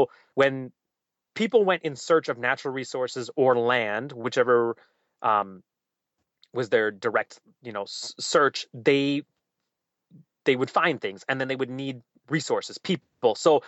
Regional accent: Guyana; I would say, oh, I'm from Guyana.

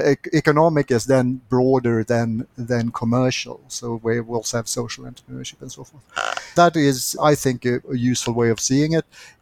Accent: Sweden; English is a second language; now in Australia; As you can hear, I'm not a born and bred Aussie. I'm originally from Sweden. I still have a Swedish affiliation as well.

